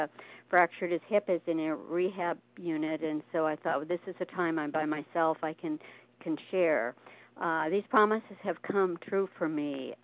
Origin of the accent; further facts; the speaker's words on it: Beaverton, Oregon, United States; I am from Beaverton, Oregon, and I have been listening to A Vision for You for many months, but I've never shared.